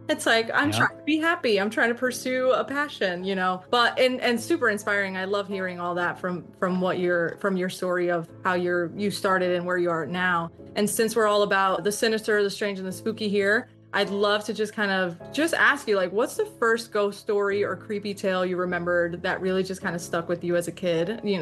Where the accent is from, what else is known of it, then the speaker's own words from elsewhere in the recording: New Jersey, United States; And I'm originally from New Jersey.